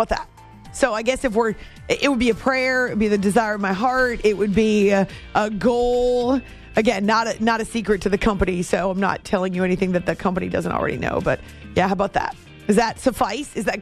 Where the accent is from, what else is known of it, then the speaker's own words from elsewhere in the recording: New England, United States; how did that happen when you were growing up in New England? Which I did.